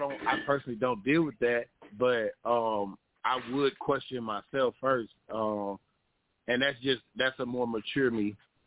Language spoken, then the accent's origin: English; Athens, Georgia, United States; also born or lived in Texas; now in Augusta, United States; I'm originally from Athens, Georgia.